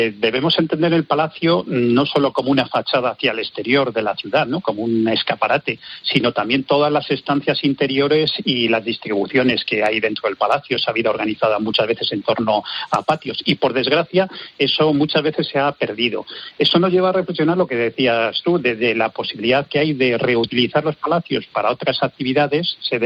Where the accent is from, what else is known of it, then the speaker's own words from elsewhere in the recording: León, Castile and León, Spain; yo también soy de León y me complace